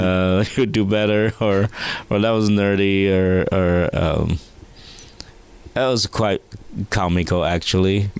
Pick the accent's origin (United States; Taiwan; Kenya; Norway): Taiwan; I'm a boy from Taiwan. How did I get to do this?